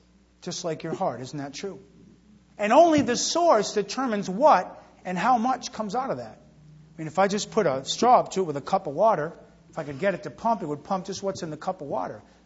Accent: Rhode Island, United States; When I grew up in Rhode Island, and when my oldest boy was like, I don't know, a few months old

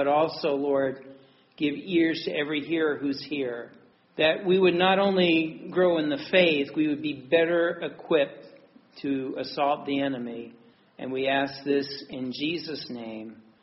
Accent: New England, United States; I grew up in New England. I knew better than to do that here.

